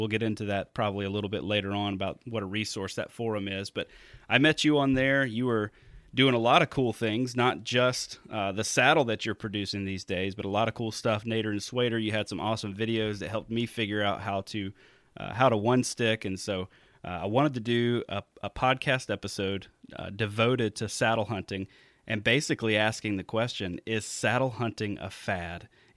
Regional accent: Southern United States, United States; accent: Southern; So I try not to have a Southern accent, when I'm doing this or when I'm, but when I'm talking to somebody from the South, I slip back into it pretty quick.

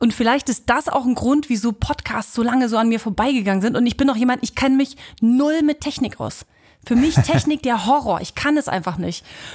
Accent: Mecklenburg-Vorpommern, Germany; now in Kiel, Germany; Ich komme ja aus dem Osten, das heißt, ich bin an der Mecklenburger See, Usedom, das war mein Kindheitsspielplatz.

